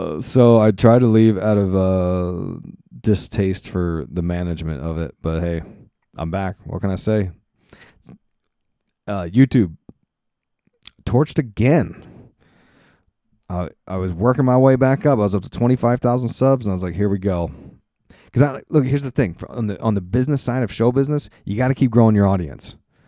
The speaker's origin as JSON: {"language": "English", "region": "East Coast", "country": "United States", "said": "I found out why I say it wrong, because I'm from the East Coast and we say it differently."}